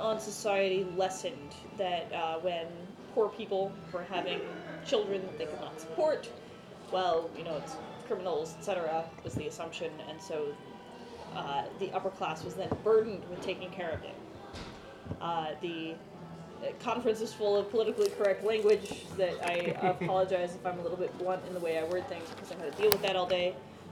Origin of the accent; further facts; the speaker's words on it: Indiana, United States; Indiana, my home state, being first